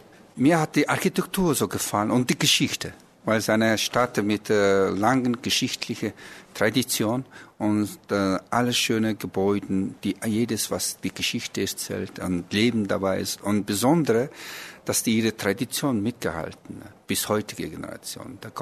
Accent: Mongolia; German is a second language; Ich bin aus der Mongolei, geboren 1960.

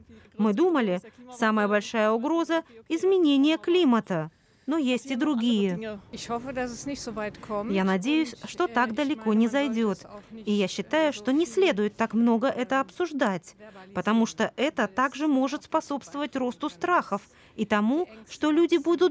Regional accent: Ukraine; born there; Я родилась в Украине.

